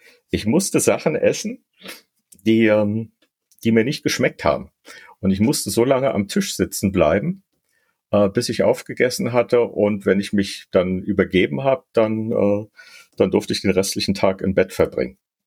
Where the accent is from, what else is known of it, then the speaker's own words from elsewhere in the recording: Berlin, Germany; Ich bin ja 1958 in Berlin geboren, tatsächlich ein waschechter Berliner. Und dort auch so als Kind dann zur Schule gegangen, Grundschule.